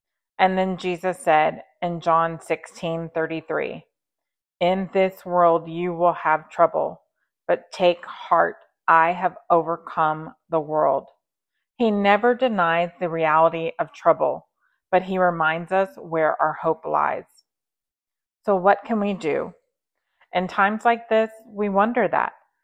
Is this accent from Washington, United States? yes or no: no; Texas, United States; a special message from my heart right here in the Hill Country of Texas. Over the past few days, my home state has experienced a devastating flood